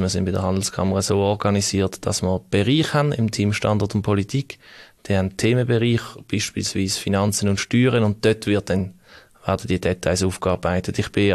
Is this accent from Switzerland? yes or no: yes; Basel, Basel-Stadt, Switzerland; habe mich jetzt auch vor letztes Jahr, glaube ich, einbürgert in Riechen. Mhm. Und jetzt bin ich auch Basler und Riechener. Ja, also Basel-Städter, da hat es mich nie etwas aus dem Kanton gezogen.